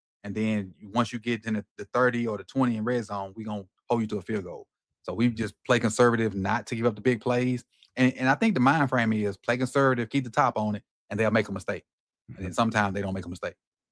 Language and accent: English; Natchez, Mississippi, United States; My hometown is 60 miles south of Vicksburg on the same highway.